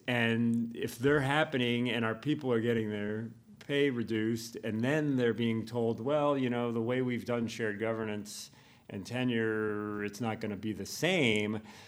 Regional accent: Wisconsin, United States; And when people learn I'm from Wisconsin and in higher education, they have a lot of questions.

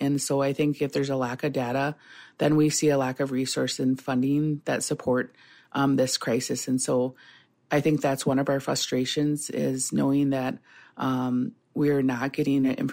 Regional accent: Bad River, Wisconsin, United States; And so I know in my lifetime in Bad River, I'm from the Bad River Band of Lake Superior Chippewa.

